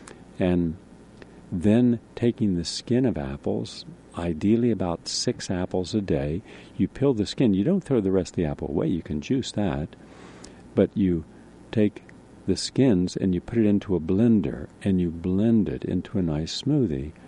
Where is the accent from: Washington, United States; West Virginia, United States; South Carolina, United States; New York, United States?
West Virginia, United States; she reminded me of the people I grew up with in West Virginia, just very humble, very positive.